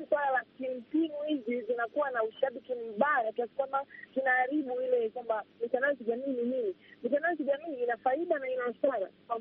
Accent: Dar es Salaam, Tanzania; kwetu ni Dar es Salaam.

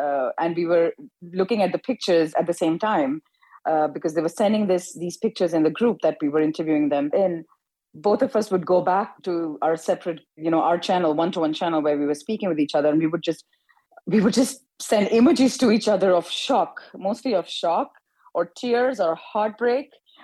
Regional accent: India; I'm from India

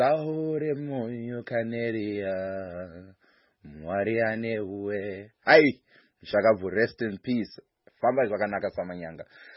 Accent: South Africa; I remember growing up, I grew up in South Africa

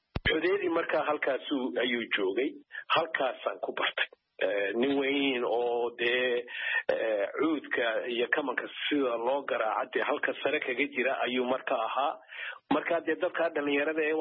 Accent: Gabiley, Woqooyi Galbeed, Somalia; now in United States; anigu markaan yaraa magaalada Gabley aanu caruurta ahayn iyo secondary iyo intermediate Xamuud ku yaalay

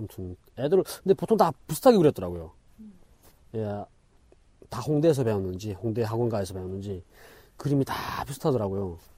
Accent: North Korea; now in South Korea; 북한에서 왔냐고 해가지고 예 하니까

